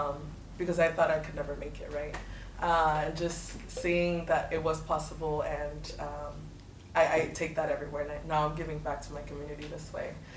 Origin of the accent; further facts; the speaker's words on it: Bay Point, California, United States; now in Concord, United States; I am proud to say I grew up here in Bay Point. This was actually the city where we landed when we first migrated to this country.